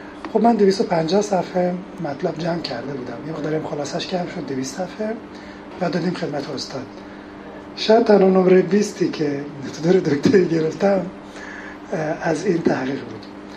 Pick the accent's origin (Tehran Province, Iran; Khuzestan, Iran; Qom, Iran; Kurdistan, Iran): Khuzestan, Iran; Abadan; born there; متولد آبادان هستم در سال 1355، منتها به خاطر جنگ سالها بیرون از وطن بودیم به معنی خاصش، یعنی بیرون از شهر آبادان بودیم تا سال 71 که برگشتیم.